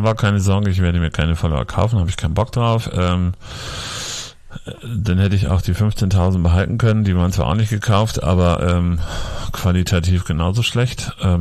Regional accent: Bremen, Germany; ich komme aus Bremen

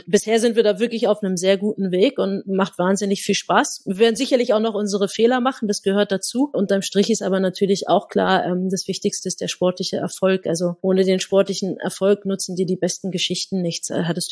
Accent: Berlin, Germany; ich bin in Berlin groß geworden, konnte denn hier nie Bundesliga spielen

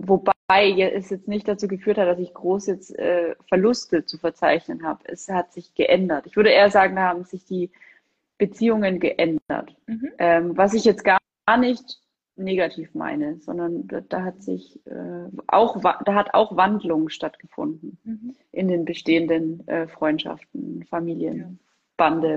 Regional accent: Rothenburg, Bavaria, Germany; Weil ich bin ja in Rothenburg geboren und lebe hier ja schon immer.

